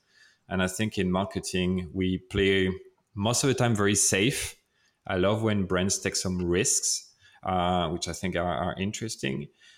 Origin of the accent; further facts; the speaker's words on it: France; accent: French; English is a second language; And sorry, that's my French accent for those who can't hear it.